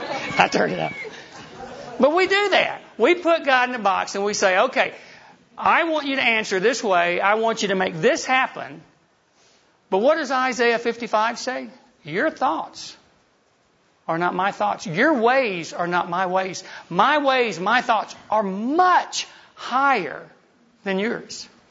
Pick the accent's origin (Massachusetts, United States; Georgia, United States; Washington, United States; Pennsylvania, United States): Georgia, United States; And what's interesting, y'all, I'm from Georgia. Anybody know what the plural of y'all is? All y'all.